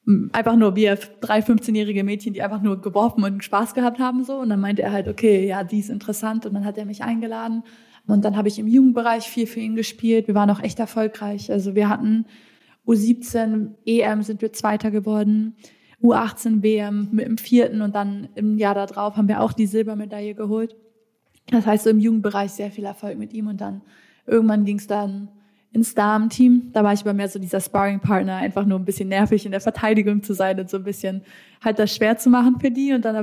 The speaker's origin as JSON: {"language": "German", "town": "Rendsburg", "region": "Schleswig-Holstein", "country": "Germany", "tie": "born or raised there", "said": "Genau, ich bin in Rendsburg aufgewachsen. Das ist da oben noch nördlicher als Hamburg, fast 1 Stunde zu Dänemark."}